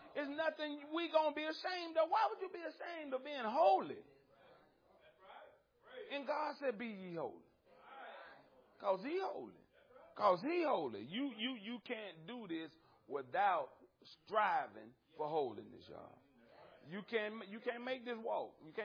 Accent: Alabama, United States; I'm from the South Old Country Bumpkin from Alabama.

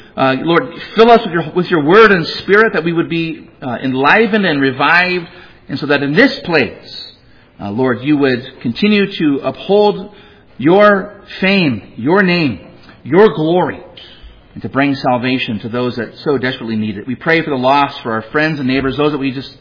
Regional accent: California, United States; What better place to preach than in hell? And I'm a Californian.

